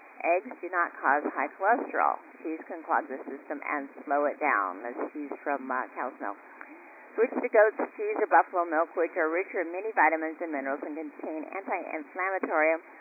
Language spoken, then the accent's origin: English; Iowa, United States; I grew up in Iowa where my mom and my grandmother made everything from scratch with fresh ingredients and love.